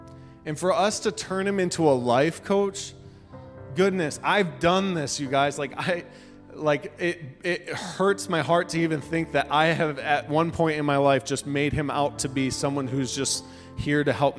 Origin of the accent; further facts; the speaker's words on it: United States; I like this because I'm from America and I like explosions.